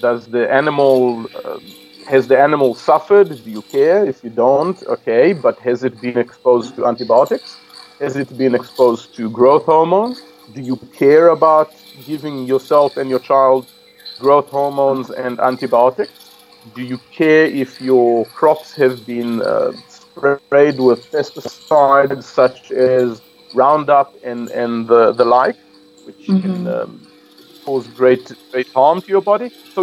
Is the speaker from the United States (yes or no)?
no; Israel; But it started when I was 16, and I left my home. Growing up on a kibbutz, you leave your parents' home at 16 and you live on your